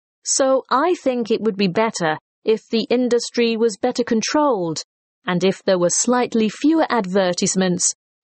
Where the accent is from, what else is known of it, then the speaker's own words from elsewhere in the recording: Guangzhou, Guangdong, China; English is a second language; now in Shanghai, China; My hometown is Guangzhou, but now I live in Shanghai.